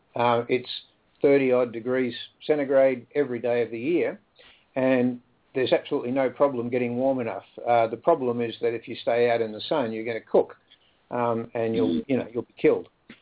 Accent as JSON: {"language": "English", "country": "Australia", "tie": "born or raised there", "said": "So I'm an Australian, born and bred"}